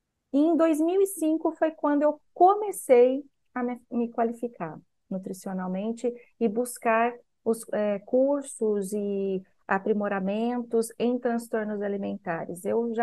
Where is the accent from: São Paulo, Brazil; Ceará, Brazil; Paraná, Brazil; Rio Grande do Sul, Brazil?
São Paulo, Brazil; now in Juiz de Fora, Brazil; eu sou nutricionista, eu moro aqui em Juiz de Fora há 22 anos, mas eu sou paulista, então eu tenho toda a minha formação no estado de São Paulo.